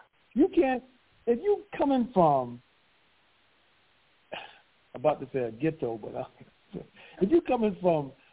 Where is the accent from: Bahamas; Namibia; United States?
Bahamas; You know, like when I grew up in the Bahamas, we can smell when it's about to rain.